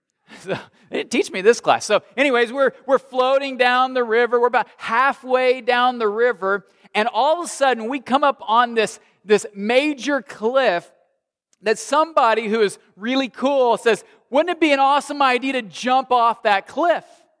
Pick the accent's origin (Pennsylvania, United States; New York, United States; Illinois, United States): Illinois, United States; I grew up in Southern Illinois, and before I went into campus ministry, I had the exciting career of being a certified public accountant.